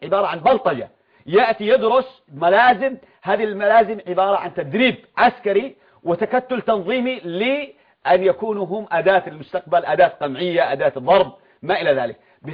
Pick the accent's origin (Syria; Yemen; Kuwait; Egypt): Yemen; أصلا عندنا في اليمن كانت حرية التسلح موجودة